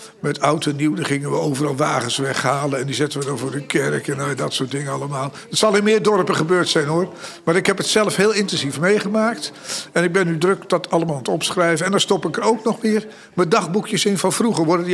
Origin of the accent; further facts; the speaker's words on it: Zalk, Overijssel, Netherlands; also born or lived in Aarlanderveen; Maar ja, ik ben natuurlijk opgegroeid in Zalk. En ik was 7 jaar toen ik daar kwam. En ik kwam uit Aarlanderveen, Zuid-Holland.